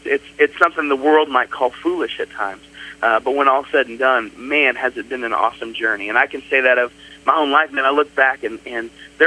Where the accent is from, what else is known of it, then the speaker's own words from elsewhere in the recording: Indiana, United States; Basically, you know, I grew up in Indiana, went to school there and met my buddy Ben, and we started this band in Anderson, Indiana and at college.